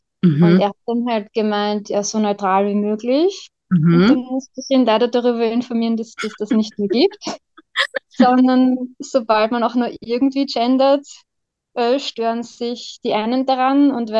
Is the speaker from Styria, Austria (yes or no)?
no; Vienna, Austria; moved away as an adult; now in United Kingdom; ich bin ursprünglich aus Wien. Angefangen habe ich mit Übersetzen, bin dann fürs Studium nach Schottland gegangen